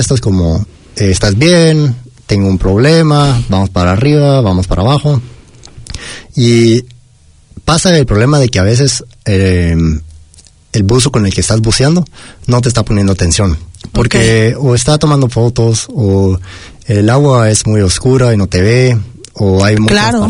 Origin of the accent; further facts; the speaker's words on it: Guatemala City, Guatemala Department, Guatemala; now in New Zealand; Yo soy de Guatemala, la ciudad capital. Viví a 30 minutos de la frontera, digamos, de la ciudad.